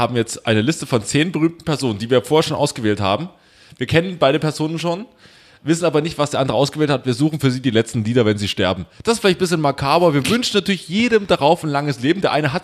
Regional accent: East Germany, Germany; Bei uns im Osten heißt es Name Stadt Land.

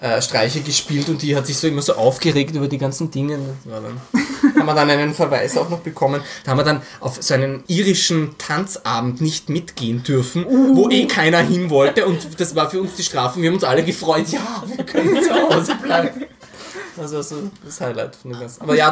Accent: Austria; born or raised there

